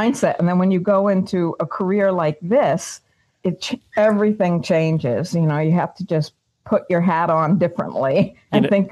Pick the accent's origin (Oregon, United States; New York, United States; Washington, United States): New York, United States; New York City; I grew up in Staten Island. It's a city. My parents, my family really aren't horse people.